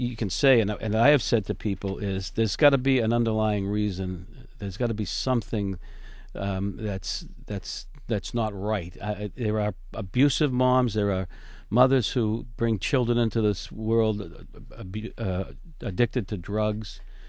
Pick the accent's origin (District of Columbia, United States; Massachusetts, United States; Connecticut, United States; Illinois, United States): Massachusetts, United States; Boston; I grew up in Boston, the second oldest of four children